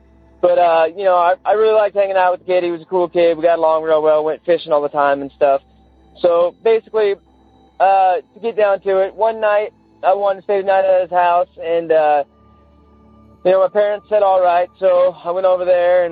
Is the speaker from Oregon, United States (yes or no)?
yes; St. Helens, Oregon, United States